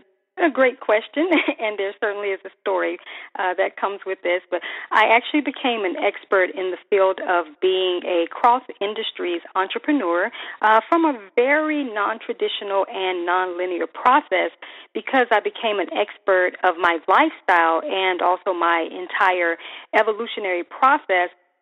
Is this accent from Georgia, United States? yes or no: yes; Columbus, Georgia, United States; I was guided to actually go to my hometown in Columbus, Georgia before going to Phoenix.